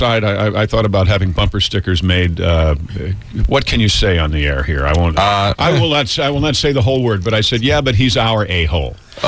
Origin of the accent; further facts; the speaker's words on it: New York, United States; And I was not from a farm in Georgia. I'm actually from Westchester County, New York.